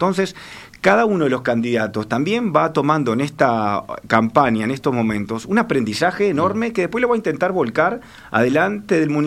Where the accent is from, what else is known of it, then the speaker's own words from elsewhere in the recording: Montevideo, Uruguay; Yo soy un montevideano que me quiero, cada vez que me levanto pienso cómo puedo hacer algo para mejorar mi ciudad